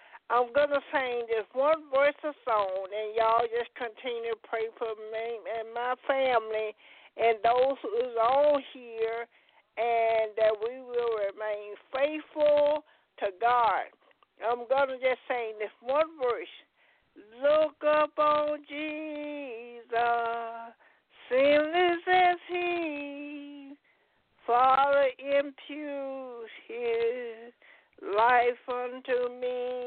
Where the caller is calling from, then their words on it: Huntsville, Alabama, United States; calling from Huntsville, Alabama.